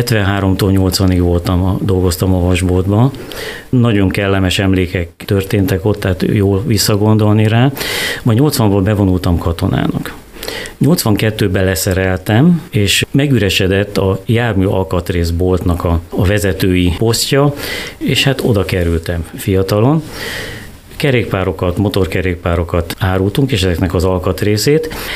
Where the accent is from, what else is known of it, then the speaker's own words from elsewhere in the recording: Kiskunhalas, Bács-Kiskun, Hungary; Hát Kiskunhalason születtem 1959. szeptemberében. Itt is jártam óvodába, általános iskolába, központi iskolába jártam.